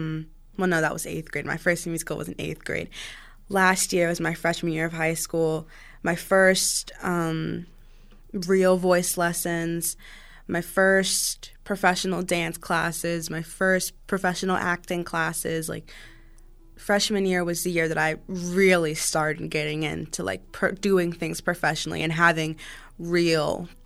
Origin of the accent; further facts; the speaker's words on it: Virginia, United States; I was born and raised in Virginia, so he took me to see this extravagant dance show